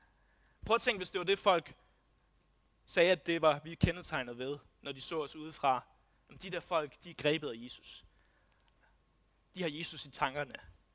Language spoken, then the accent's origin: Danish; Odense, Region of Southern Denmark, Denmark; det vidste jeg ikke, og jeg kommer fra Odense